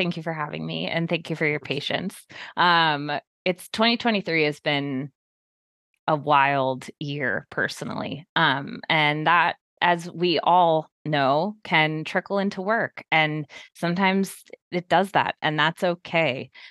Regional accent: California, United States; And I'm originally from California.

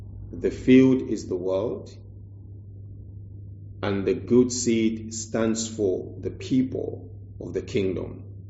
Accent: Zambia; Now, growing up in Zambia, I remember when we were young, we were surrounded by our grandmothers, our mothers, elderly people

